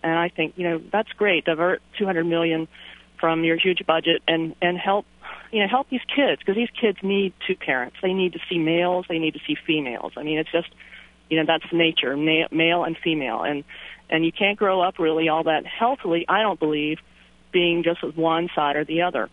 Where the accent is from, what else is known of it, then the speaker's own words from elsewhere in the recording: North Carolina, United States; Yes, I am from Mania, North Carolina